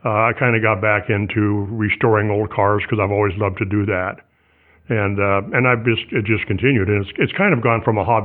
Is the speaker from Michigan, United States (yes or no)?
no; Oregon, United States; also born or lived in California; Well, I'm originally from, I've always spent all my life in Oregon that I want to talk about anyway. I was actually born in California, but my parents relocated to Oregon when I was about 18 months old.